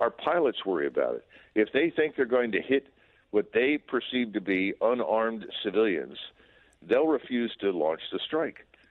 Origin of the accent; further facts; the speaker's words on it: Philadelphia, Pennsylvania, United States; You know, remember, I grew up in Philadelphia.